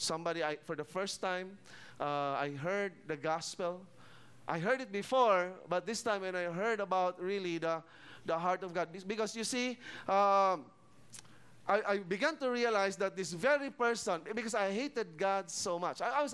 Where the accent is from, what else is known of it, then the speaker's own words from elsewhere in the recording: Cebu, Central Visayas, Philippines; I grew up in Cebu. I was born and raised in Cebu.